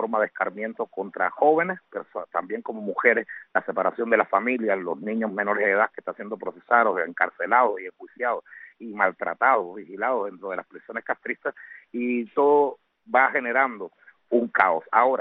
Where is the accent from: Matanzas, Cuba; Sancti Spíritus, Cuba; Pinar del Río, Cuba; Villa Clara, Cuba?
Matanzas, Cuba; Por ejemplo, yo soy de Matanzas, yo vivía al lado de Varadero, que es uno de los pueblos turísticos más importantes del régimen